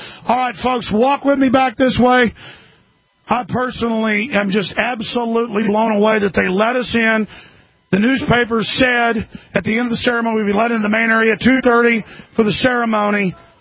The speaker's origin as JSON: {"language": "English", "region": "Texas", "country": "United States", "said": "I say sir to everybody. I'm from Texas."}